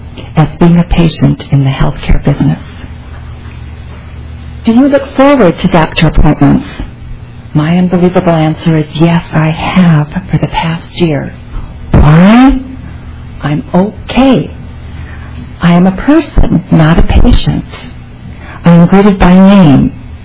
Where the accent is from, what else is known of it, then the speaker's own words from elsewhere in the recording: Virginia, Minnesota, United States; now in St. Paul, United States; I grew up in Virginia, Minnesota. I graduated from St. Scholastica in Duluth, and after graduation accepted a position here in St. Paul, and that's as far south as I got. The Twin Cities have been my home since 1976.